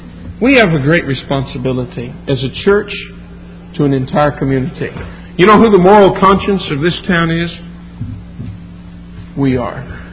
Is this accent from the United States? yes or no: yes; United States; I've been a little bit negligent in my responsibility as an American, and consequently as a Christian.